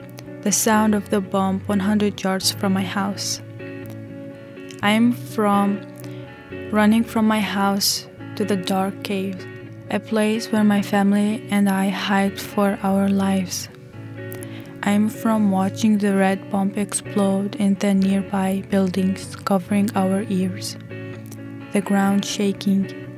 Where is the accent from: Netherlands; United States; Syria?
Syria; I am from Syria, and my heart's still there.